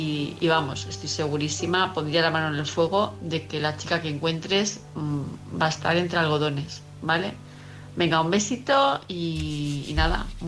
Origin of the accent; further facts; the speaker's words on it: Palma, Balearic Islands, Spain; de Palma de Mallorca.